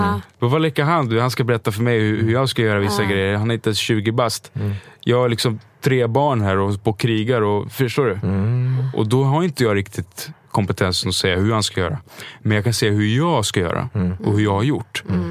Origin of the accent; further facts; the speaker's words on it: Stockholm, Stockholm County, Sweden; Alltså, Mariatorget är ju där jag kommer ifrån.